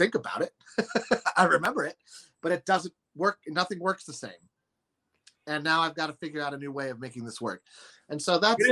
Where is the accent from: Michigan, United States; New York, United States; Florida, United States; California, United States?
California, United States; But, I mean, we're from California, folks.